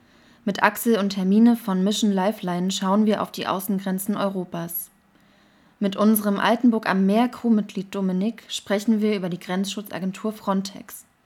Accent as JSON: {"language": "German", "country": "Australia", "tie": "born or raised there", "said": "weil ich bin an der Ostküste Australiens aufgewachsen."}